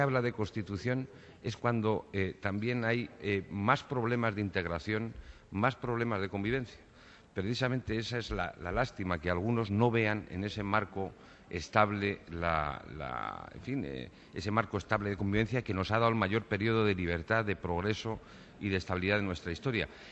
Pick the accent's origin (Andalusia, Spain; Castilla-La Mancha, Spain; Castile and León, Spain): Castile and León, Spain; Salamanca; 36 años, ni más ni menos. Sí. ¿No? Pero yo lo que querría... estaba en Salamanca, mi tierra, ¿no? Era muy joven y, bueno, la verdad es que lo recuerdo con nostalgia. Estaba estudiando.